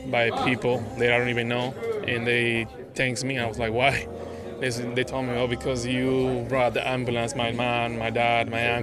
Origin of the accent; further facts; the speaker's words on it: Dominican Republic; now in United States; And I brought it to my hometown, Dominican Republic.